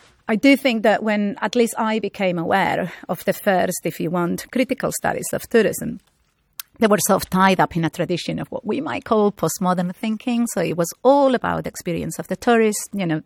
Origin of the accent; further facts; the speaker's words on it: Canary Islands, Spain; English is a second language; But I guess because I come from the Canary Islands, so I never really occupy primarily the role of the tourist